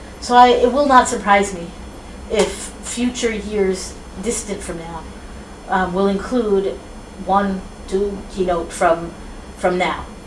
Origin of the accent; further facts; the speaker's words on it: Boston, Massachusetts, United States; I grew up in Boston.